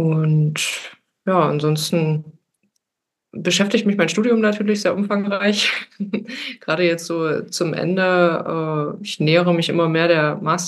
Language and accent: German; Dessau, Saxony-Anhalt, Germany; Ich komme aus dem beschaulichen Örtchen Dessau in Sachsen-Anhalt. Bin sozusagen gebürtige Dessauerin, habe es hier auch eigentlich nie weggeschafft. Also bin schon immer hier.